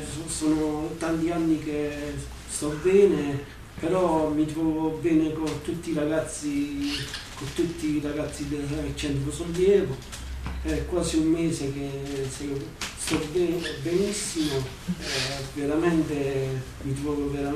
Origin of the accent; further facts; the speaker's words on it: Foggia, Apulia, Italy; Vengo da Foggia, sono 21 anni che sto qua